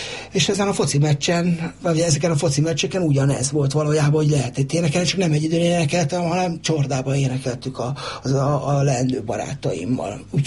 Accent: Székesfehérvár, Fejér, Hungary; Egyébként ugye mondtam, hogy székesfehérvári vagyok

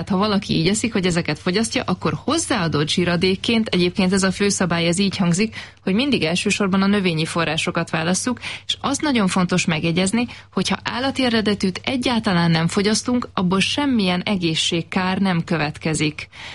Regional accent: Great Hungarian Plain, Hungary; egyébként én is alföldi vagyok, tehát ismerem ennek a kultúráját

